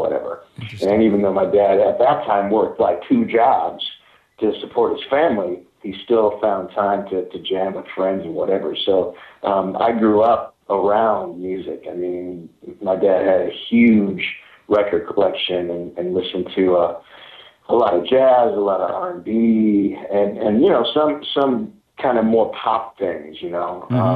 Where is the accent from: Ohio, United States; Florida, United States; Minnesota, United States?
Minnesota, United States; Maplewood; also born or lived in St. Paul; Born and raised in St. Paul, Minnesota. Actually, technically, we moved to the suburbs of St. Paul when I was in fourth grade, so I grew up in a little town called Maplewood.